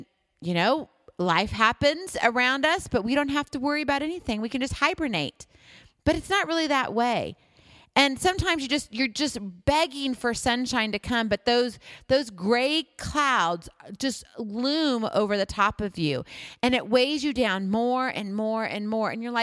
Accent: Hawaii, United States; now in Iowa, United States; even though I'm from Hawaii, and that's really where I call home, that's where my heart is. However, home is where I hang my hat. So actually, I'm in Iowa right now.

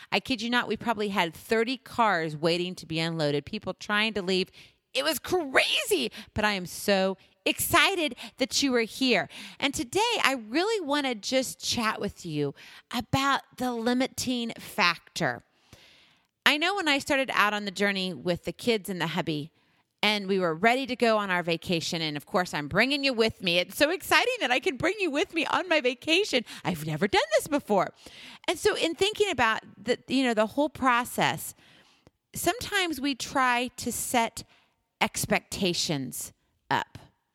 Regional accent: Hawaii, United States; And if you know, I am from Hawaii, so the beach is definitely, it's got me.

